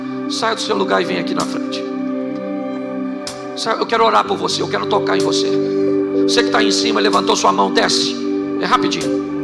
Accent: Rio de Janeiro, Brazil

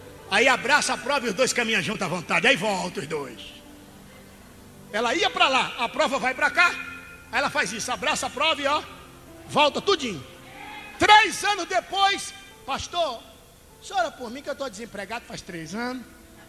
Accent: Bahia, Brazil; Vem não, olha, vem, eu sou baiano, vem não.

